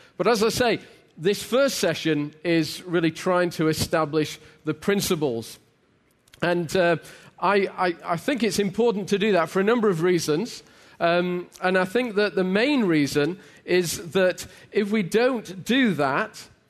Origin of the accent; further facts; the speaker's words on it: England, United Kingdom; I come from England, where English was invented, as was football.